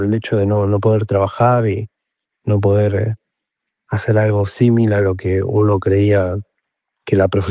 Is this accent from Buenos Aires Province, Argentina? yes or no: yes; Merlo, Buenos Aires Province, Argentina; Vivo y soy de acá de Merlo, zona oeste del conurbano.